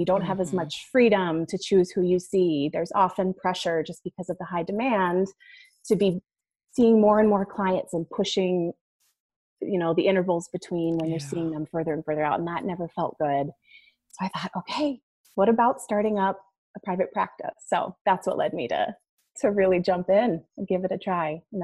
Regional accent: California, United States; I grew up in Northern California.

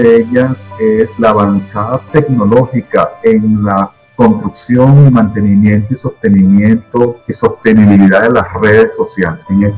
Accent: Venezuela; moved away as an adult; muchos de nosotros venezolanos, cuando hemos emigrado con el nivel que salimos de Venezuela de con un posgrado, brillamos, somos brillantes.

